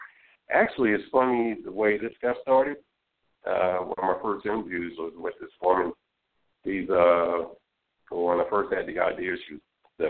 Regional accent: Philadelphia, Pennsylvania, United States; I grew up in Philadelphia, so I went to, of course, the Liberty Bell. I went over to Valley Forge, you know, everything in the area.

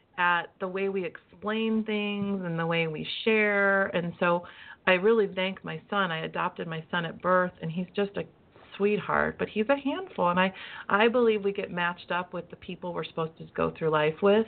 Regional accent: Midwest, United States; I'm going to be honest with you, I'm from the Midwest, but where I live, people kind of make it all look perfect on the outside.

